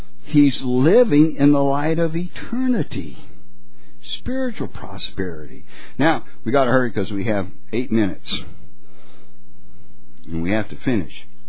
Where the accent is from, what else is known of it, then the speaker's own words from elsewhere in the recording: Arizona, United States; See, I'm from Arizona. We're not smart enough to reset our VCRs.